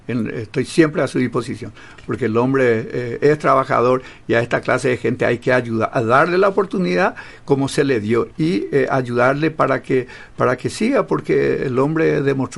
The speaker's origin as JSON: {"language": "Spanish", "town": "Naineck", "region": "Formosa", "country": "Argentina", "tie": "born or raised there", "said": "yo soy nativo de Nainé, yo soy de allá"}